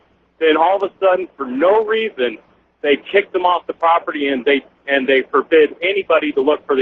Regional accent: California, United States; Hey, I just wanted to let you know, I'm from Northern California

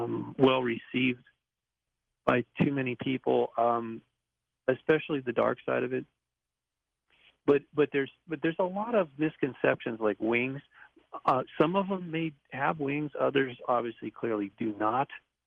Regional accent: Malibu, California, United States; I got to meet Frank Capra Sr. when I was growing up in Malibu.

